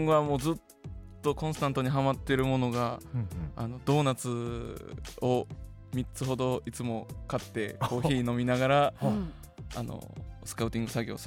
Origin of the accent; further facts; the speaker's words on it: Osaka, Japan; 僕大阪出身なん で